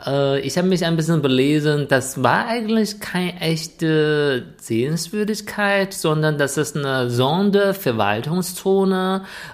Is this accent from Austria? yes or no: no; China; German is a second language; Als Chinese braucht man eigentlich auch ein Erlaubnis oder ein Visum, um nach Hongkong zu kommen.